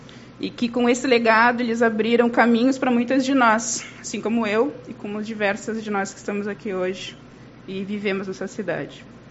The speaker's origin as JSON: {"language": "Portuguese", "town": "Uruguaiana", "region": "Rio Grande do Sul", "country": "Brazil", "tie": "born or raised there", "said": "Eu, neta, filha, bisneta de mulheres trabalhadoras, nascida e criada em Uruguaiana"}